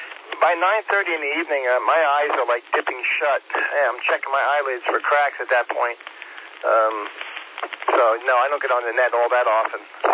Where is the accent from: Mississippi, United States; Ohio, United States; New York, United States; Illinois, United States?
New York, United States; Long Island; moved away as an adult; also born or lived in Florida; I grew up on Long Island, moved to Florida in 2000, and moved up here about 3.5 years ago.